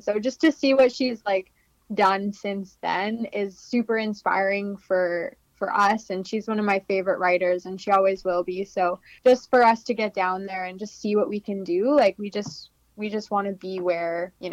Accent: Edmonton, Alberta, Canada; I was born in Alberta in the Edmonton area, and I grew up with season tickets to the Oilers

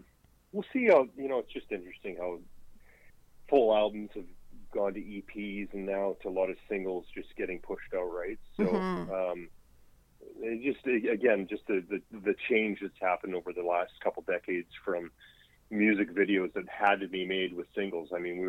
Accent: Grande Prairie, Alberta, Canada; we are going to be up in my hometown, neck of the woods, just outside of Grand Prairie for a rodeo in Teat Creek.

